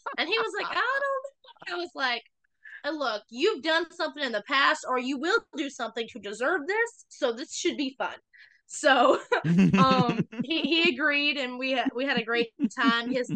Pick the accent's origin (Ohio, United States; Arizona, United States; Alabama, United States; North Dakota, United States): Alabama, United States; Opp; So actually both times that was at the Rattlesnake Rodeo in right there by my hometown, Op, Alabama.